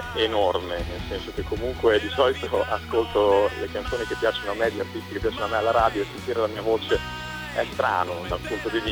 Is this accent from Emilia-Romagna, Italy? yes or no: yes; Solarolo, Emilia-Romagna, Italy; Sono romagnolo al 100%, vengo da Solarolo.